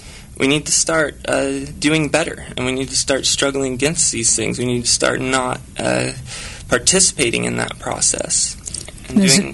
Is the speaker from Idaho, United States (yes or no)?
yes; Idaho, United States; I'm from Idaho, and most Idaho potatoes that you see or that you'll buy in the store